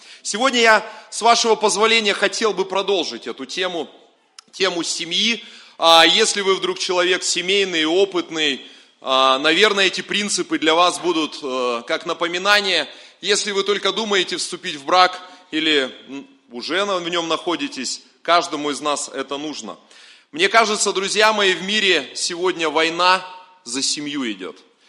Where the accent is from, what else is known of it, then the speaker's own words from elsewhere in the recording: Siberia, Russia; also born or lived in Russian Far East; Я родом из Сибири, последние, наверное, лет 20 Господь позволил прослужить на Дальнем Востоке как миссионера